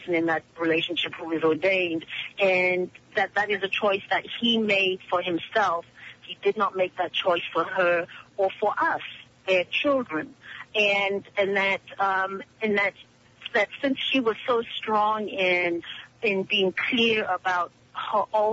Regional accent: South Africa; also born or lived in England / Swaziland; And I remember that when we moved back to South Africa from England, and went to another boarding school in Swaziland

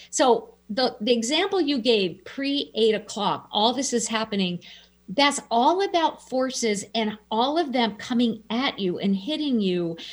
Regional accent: Minnesota, United States; And I'm a Minnesotan. I can sit there and go, I weathered negative 40 3 days in a row

